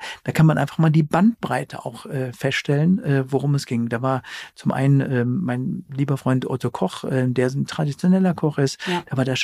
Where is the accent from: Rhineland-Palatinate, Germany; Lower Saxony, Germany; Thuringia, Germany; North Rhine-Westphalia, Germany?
North Rhine-Westphalia, Germany; now in Bavaria, Germany; Ich habe als Westfale habe ich Weißwurst mit süßem Senf